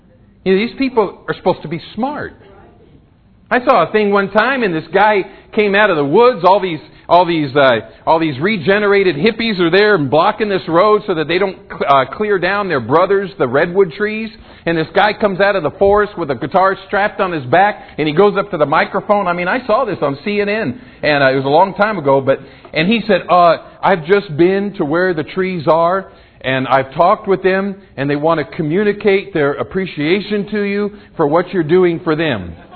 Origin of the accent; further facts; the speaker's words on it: Arizona, United States; I know Lindell doesn't believe me, but I grew up in Arizona.